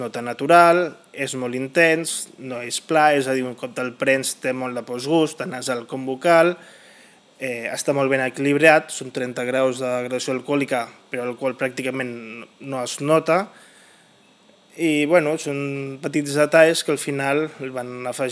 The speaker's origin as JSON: {"language": "Catalan", "town": "Sitges", "region": "Catalonia", "country": "Spain", "said": "Bueno, jo sóc de Sitges."}